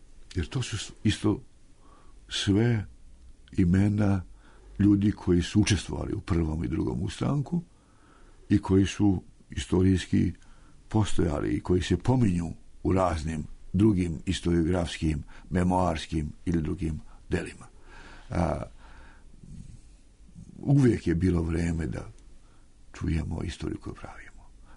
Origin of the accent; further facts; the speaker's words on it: Prijevor, Šumadija and Western Serbia, Serbia; born there; now in Belgrade, Serbia; Da, i onda gde sam rođen u Prijevor